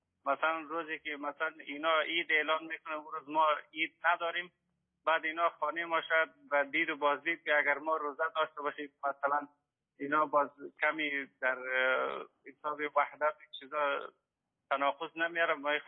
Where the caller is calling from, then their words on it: Afghanistan; از افغانستان هستم.